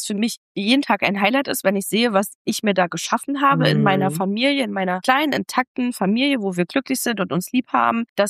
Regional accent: Germany; Wir sind ja Deutsche.

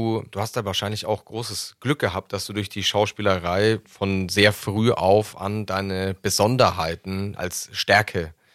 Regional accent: Germany; also born or lived in Italy; ich bin selber in Italien geboren. Ich habe einen italienischen Vater und eine deutsche Mutter und bin mit 6 Jahren nach Deutschland.

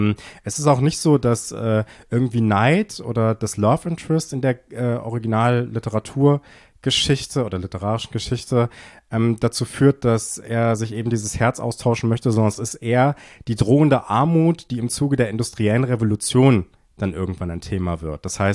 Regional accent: Erfurt, Thuringia, Germany; wir sind ja beide aus Erfurt hier, oder der Podcast entsteht hier in Erfurt, in Thüringen.

